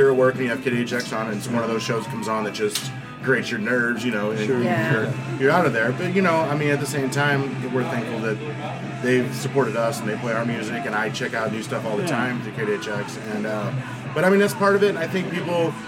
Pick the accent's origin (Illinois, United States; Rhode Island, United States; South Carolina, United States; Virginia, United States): Illinois, United States; So I grew up in Illinois